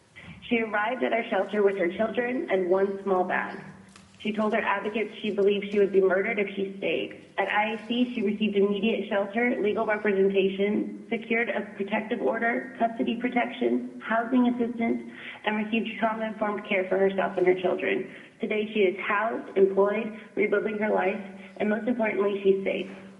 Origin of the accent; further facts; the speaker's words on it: Fairbanks, Alaska, United States; I'm from Fairbanks